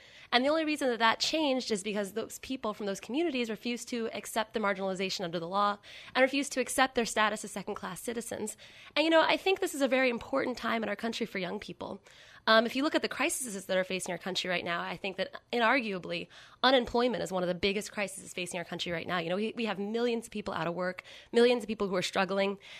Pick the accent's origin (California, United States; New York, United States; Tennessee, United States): California, United States; And I come from California where, you know, the college tuitions have gone up 316% in just the last 10 years.